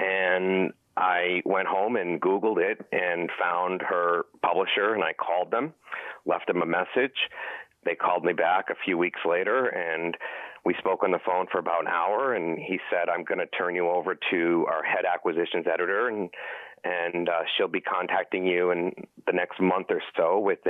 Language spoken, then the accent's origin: English; Hartford, Connecticut, United States; Okay, I grew up in a suburb of Hartford, Connecticut, and I was raised in a family.